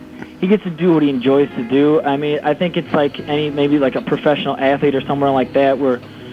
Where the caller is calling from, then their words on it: Oxford, Ohio, United States; I'm calling from Oxford, Ohio.